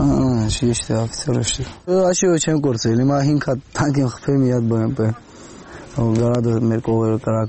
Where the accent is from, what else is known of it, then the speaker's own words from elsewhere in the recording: Vanadzor, Lori, Armenia; Չէ, ես Կիրովականից եմ, դու Երևանից, հա՞։